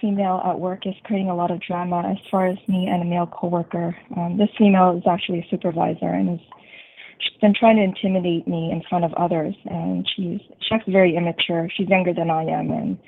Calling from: Canada; Calling from Canada.

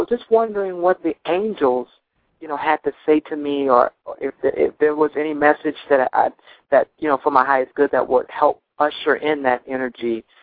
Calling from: Miami, Florida, United States; I'm calling you guys from Miami, Florida.

